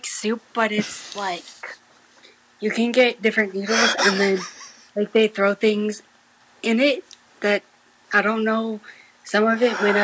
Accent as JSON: {"language": "English", "region": "Midwest", "country": "United States", "said": "I'm from the Midwest, but I live in California now."}